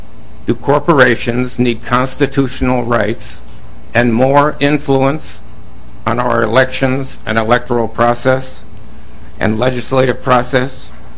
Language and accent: English; Minnesota, United States; I was born in Minnesota and educated in Minnesota public schools.